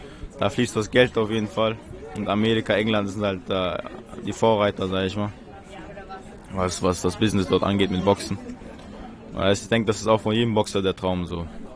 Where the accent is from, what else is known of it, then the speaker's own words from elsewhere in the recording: Chechnya, Russia; Ich komme aus Tschetschenien.